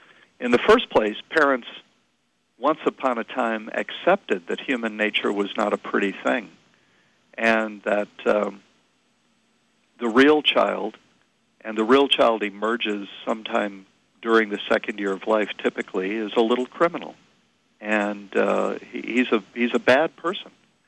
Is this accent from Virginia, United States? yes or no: no; North Carolina, United States; born there; No, I was born in North Carolina, so I guess by virtue of that fact, I'm a Tar Heel.